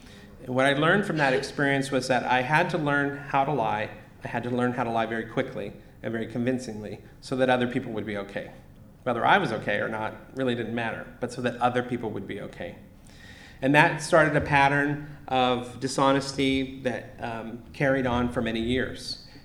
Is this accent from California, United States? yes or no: yes; Sacramento, California, United States; accent: Sacramento; now in Austin, United States; And I moved away from here about 3 years ago. I now live in Texas, so I'm the Texan with the Sacramento accent, I guess.